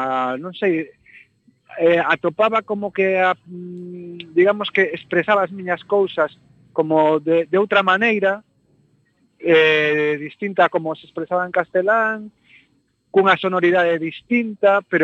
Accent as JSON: {"language": "Galician", "region": "Galicia", "country": "Spain", "said": "o galego é a miña lingua nai"}